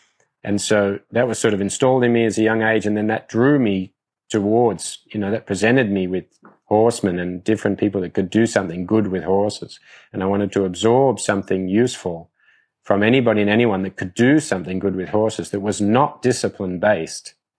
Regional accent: Australia; moved away; But I remember a time when I first came to Europe, and, of course, I come from Australia being a different culture, a different background.

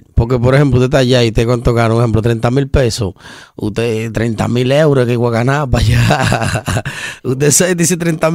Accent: Santo Domingo, Distrito Nacional, Dominican Republic; Yo soy guachupitero, yo vengo de Guachupita.

